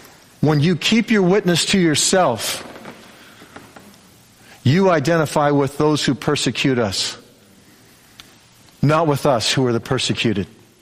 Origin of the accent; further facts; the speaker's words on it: United States; But I said, I want you to know, as an American, you're my friend.